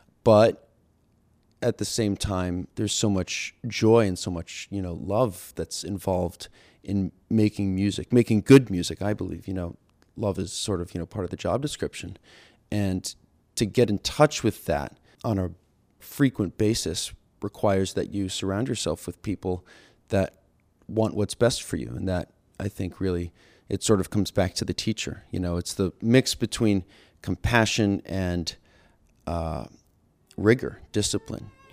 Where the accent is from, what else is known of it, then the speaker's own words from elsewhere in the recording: Poughkeepsie, New York, United States; I'm a senior at Peabody. I'm from Poughkeepsie, New York.